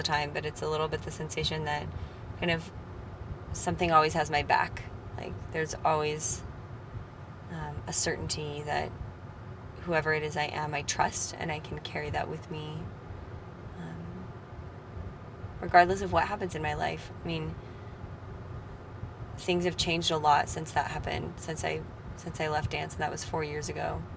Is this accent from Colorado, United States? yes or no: yes; Colorado, United States; now in Portland, United States; I'm from Colorado. I used to be a ballerina.